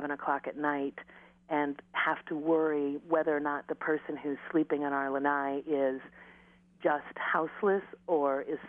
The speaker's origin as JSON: {"language": "English", "town": "Chicago", "region": "Illinois", "country": "United States", "said": "this was something very new to me when I moved here. I came from the Chicago area, and the population is just not the same."}